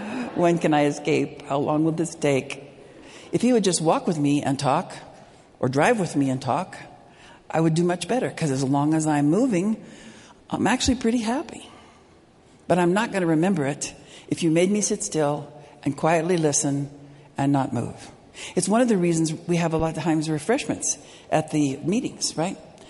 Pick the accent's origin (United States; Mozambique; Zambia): United States; Las Vegas, Nevada; My dad was a Nazarene pastor, and I grew up in Las Vegas, right?